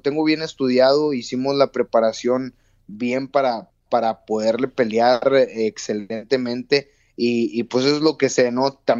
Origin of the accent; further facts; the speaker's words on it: Mexico; nacido y crecido en México.